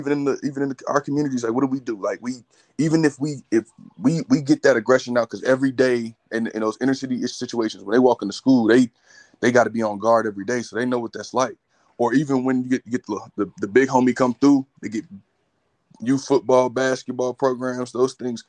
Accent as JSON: {"language": "English", "region": "North Carolina", "country": "United States", "said": "I went to a white school. I'm from North Carolina. I went to a white school."}